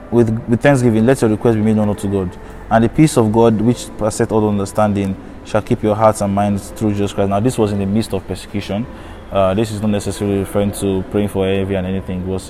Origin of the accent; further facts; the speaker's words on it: Nigeria; Some of us like APC, as if I'm speaking as a Nigerian now, better than PDP.